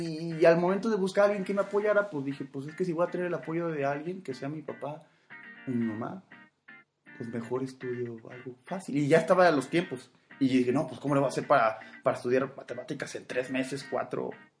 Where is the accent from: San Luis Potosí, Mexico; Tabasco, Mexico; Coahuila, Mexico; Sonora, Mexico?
San Luis Potosí, Mexico; Soy potosino a capa y espada.